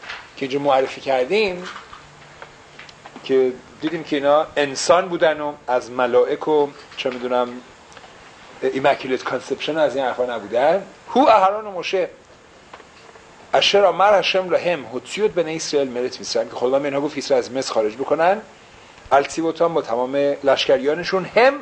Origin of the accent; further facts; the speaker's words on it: Iran; now in United States; ما ایرانی ها که از ایران اومدیم